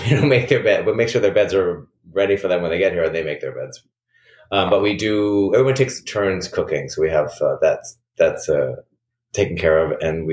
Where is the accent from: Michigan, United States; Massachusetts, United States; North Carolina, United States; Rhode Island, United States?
Massachusetts, United States; Watertown; I grew up in Watertown, which is a suburb of Boston, just next to Cambridge.